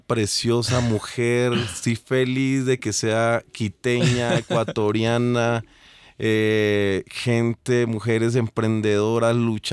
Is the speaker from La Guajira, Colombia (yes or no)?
no; Girardot, Cundinamarca, Colombia; Yo soy de una ciudad que se llama Girardot, a 2 horas de la capital de Bogotá.